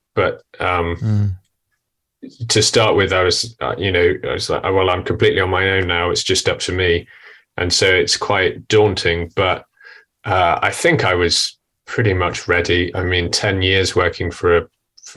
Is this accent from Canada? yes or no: no; United Kingdom; So I'm British cartoonist, and I've been working as a professional cartoonist for 12 years now in the UK.